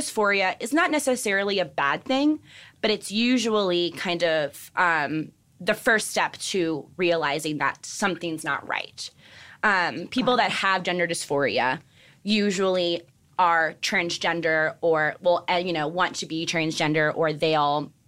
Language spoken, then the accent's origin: English; Louisiana, United States; Where I'm from Louisiana, and it's a little bit harder.